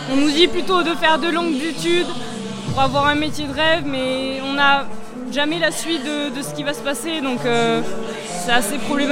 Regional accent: Occitanie, France; je viens du Nord Aveyron

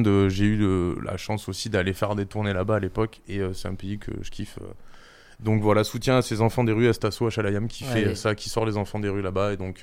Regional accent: Auvergne-Rhône-Alpes, France; also born or lived in Saint-Quentin-en-Yvelines; Mon pays natal, la Drôme.

